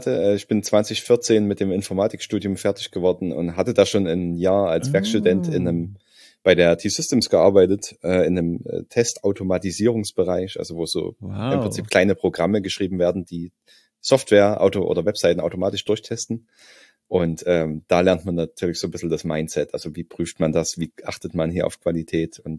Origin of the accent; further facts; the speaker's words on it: Saxony, Germany; ich komme ja aus Sachsen, da gibt es überhaupt nichts.